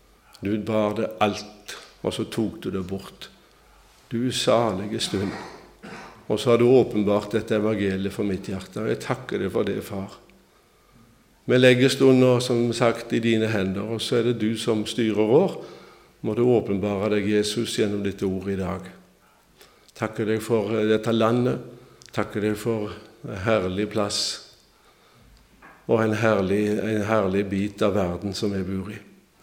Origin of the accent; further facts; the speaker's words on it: Skjold, Rogaland, Norway; now in Egersund, Norway; Og jeg kommer fra Skjold, oppe i Hyttigheitan. Altså ikke der oppe, men med Haugesund, der er også en Skjold. Og der kommer jeg ifra, så kommer vi fra Flekkerøye, så møttes vi på halvveien i Egersund. Og så har vi bodd der siden 74.